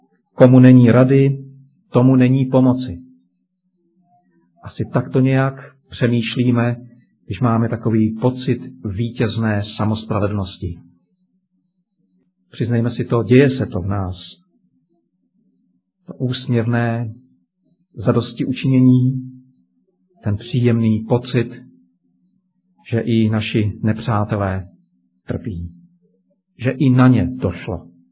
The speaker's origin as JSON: {"language": "Czech", "region": "Moravian-Silesian Region", "country": "Czechia", "said": "Pocházím z Těšínska, to víte"}